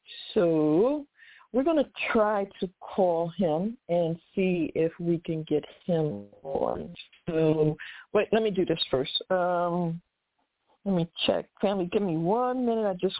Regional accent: Philadelphia, Pennsylvania, United States; I'm from Philly, so I can tell you straight up

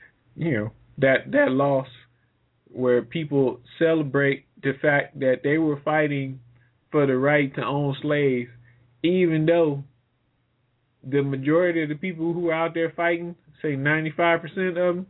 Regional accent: the South, United States; Now, I don't know about y'all, but I'm from the South, raised there, and there's nothing worse on the face of the earth than cockroaches.

